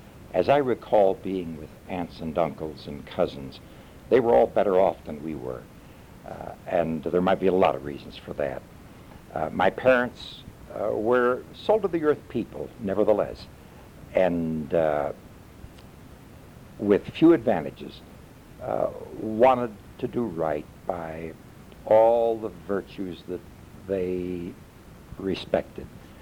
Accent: Sioux City, Iowa, United States; I was born in Sioux City, Iowa on February 14, 1923. I grew up in a home where both parents were at best 8th grade graduates.

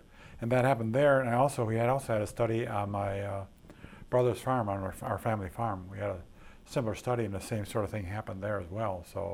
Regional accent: Wisconsin, United States; so I would look forward to actually doing that in Wisconsin, since it was my home state.

